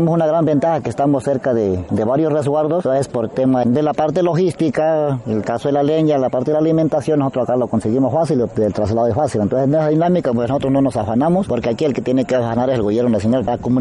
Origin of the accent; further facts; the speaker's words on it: Colombia; todas esas cosas que nosotros necesitamos como colombianos